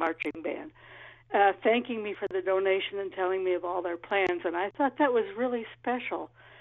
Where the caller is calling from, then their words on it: Midwest, United States; I'm from the Midwest.